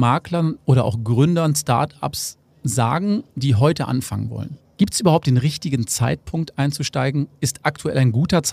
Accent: Cologne, North Rhine-Westphalia, Germany; weil der findet sozusagen meine Heimat statt. In Köln.

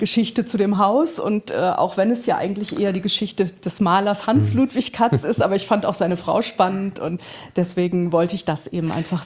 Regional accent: Emden, Lower Saxony, Germany; ich komme ja eben von der Nordsee, ich komme ja nicht aus Frankfurt, ich komme aus Emden

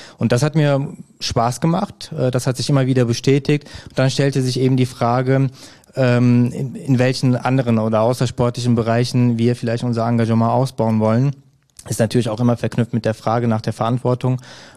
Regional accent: Hückelhoven, North Rhine-Westphalia, Germany; also born or lived in Erkelenz; ich bin 31 Jahre alt, in Erkelenz geboren und Hückelhofener. Ich wohne auch noch in Hückelhofen.

